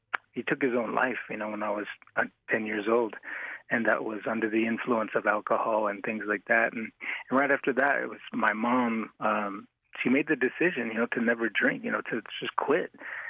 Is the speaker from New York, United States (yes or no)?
no; Montana, United States; So growing up in Crow on the res, you know, I kind of was surrounded